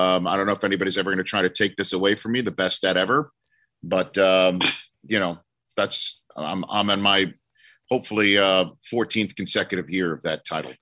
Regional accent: New York City, New York, United States; because I'm from New York City and they lived in New Jersey and my brother was in Southern California.

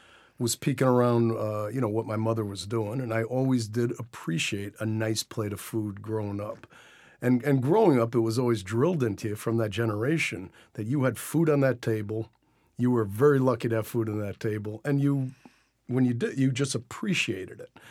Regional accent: Nyack, New York, United States; born there; also born or lived in West Haverstraw / Long Island / Syracuse; I was born in Nyack, lived in West Havistraw, lived in Long Island, lived in Syracuse, and yeah, then, you know, I moved back to New York in 2002.

